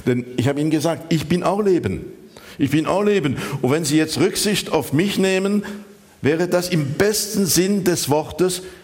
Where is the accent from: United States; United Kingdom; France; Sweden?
France; Gunsbach, Grand Est; Günzbach war natürlich meine Heimat. Ich bin in Kaisersberg geboren, aber in Günzbach aufgewachsen.